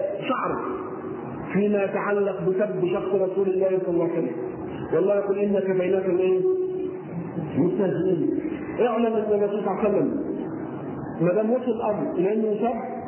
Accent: Egypt; على وزن احنا وعلى وضعنا احنا كمصريين

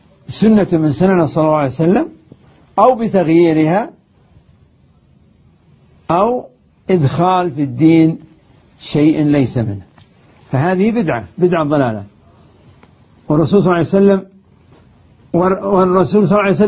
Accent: Saudi Arabia; والموية عندنا في السعودية الحمد لله رخيصة

